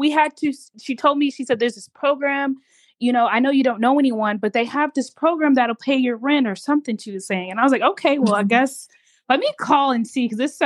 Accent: Kansas, United States; You know, we're from Kansas. We used to things being very slow.

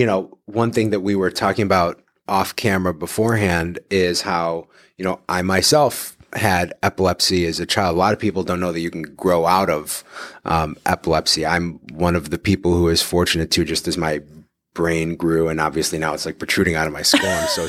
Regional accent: Detroit, Michigan, United States; now in Cleveland, United States; this now we have Meijer's in Cleveland, but I'm from Detroit and we only just got Meijer here in the last like 5 years, maybe.

